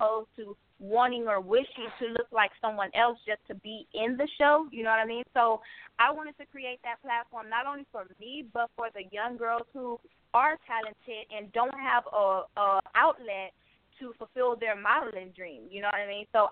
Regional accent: Compton, California, United States; growing up in Compton, it was a lack of resources, a lack of opportunity for models.

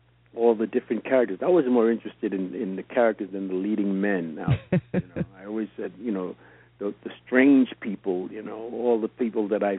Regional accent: New York, United States; because I grew up a Catholic in New York

